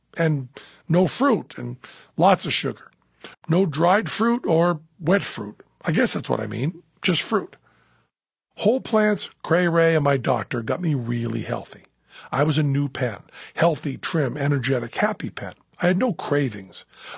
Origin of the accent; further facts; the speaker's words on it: Massachusetts, United States; I'm from Massachusetts, and regardless of what those liars in Vermont will tell you, Massachusetts is the best maple syrup